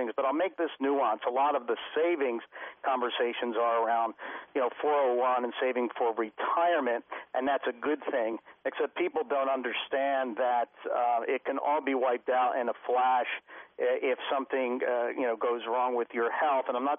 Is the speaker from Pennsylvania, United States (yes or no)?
yes; Philadelphia, Pennsylvania, United States; I'm a guy from South Philly.